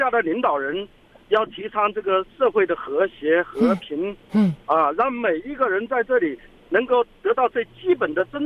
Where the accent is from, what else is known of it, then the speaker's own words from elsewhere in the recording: China; now in United States; 尤其是像我们这种来自这个中国大陆的新移民呢